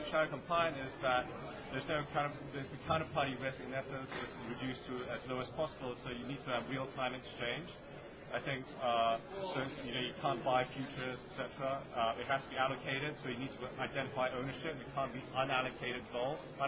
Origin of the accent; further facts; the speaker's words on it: Malaysia; I'm Malaysian.